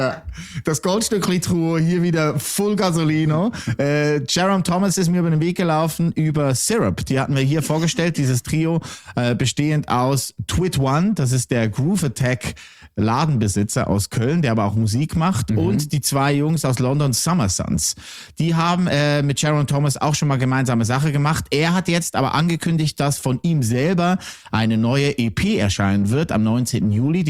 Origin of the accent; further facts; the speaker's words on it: Switzerland; Bei uns in der Schweiz heißt ein kleines Bier ja entweder Stange.